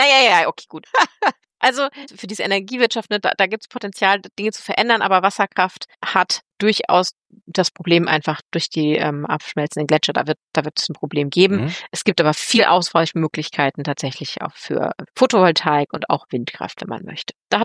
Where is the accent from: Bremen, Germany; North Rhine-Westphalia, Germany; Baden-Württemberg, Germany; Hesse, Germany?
North Rhine-Westphalia, Germany; Düren; Hey, ich komme hier aus Düren. Hier fahren immer Rübenlaster rum.